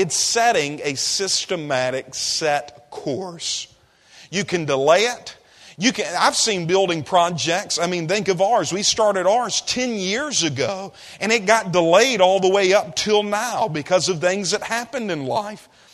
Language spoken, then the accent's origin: English; Mississippi, United States; I'm from Mississippi.